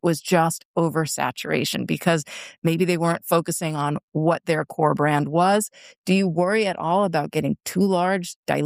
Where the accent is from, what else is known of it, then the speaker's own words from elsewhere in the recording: Manhattan, New York, United States; But when I was in high school and I grew up in Manhattan, Benetton was this clothing company